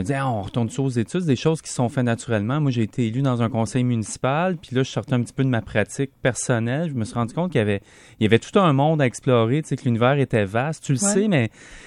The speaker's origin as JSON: {"language": "French", "town": "Shawinigan", "region": "Quebec", "country": "Canada", "tie": "born or raised there", "also_born_or_lived": "Montreal", "said": "je viens d'un milieu populaire. T'sais, moi, j'ai grandi à Montréal-Nord en partie, puis après ça, à Shawinigan, dans le quartier Saint-Marc."}